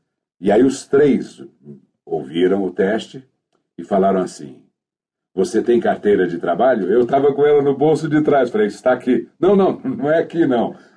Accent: Poços de Caldas, Minas Gerais, Brazil; E aí eu falei, puxa, eu sou lá de Poços de Caldas e tal, não sei o quê.

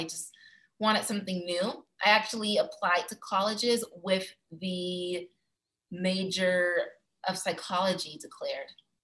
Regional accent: San Diego, California, United States; born and raised in San Diego. I'm a SoCal girl through and through.

